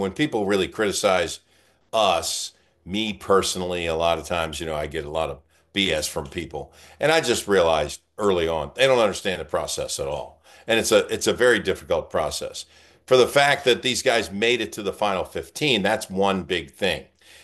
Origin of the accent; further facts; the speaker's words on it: Baltimore, Maryland, United States; growing up in Baltimore, I walk in and John Stedman's there.